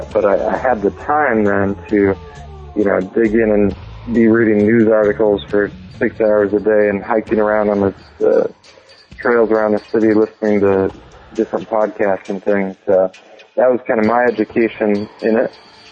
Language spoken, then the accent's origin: English; Hood River, Oregon, United States; also born or lived in Phoenix / Korea; I grew up here in Hood River, born and raised. And then after high school, I was tired of the rain, so I moved to Phoenix, went to college down there